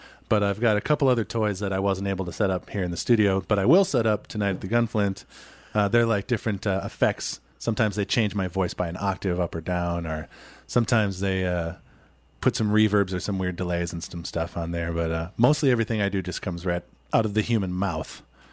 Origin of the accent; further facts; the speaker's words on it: Minneapolis, Minnesota, United States; Yep, I'm from Minneapolis. I live in South Minneapolis still.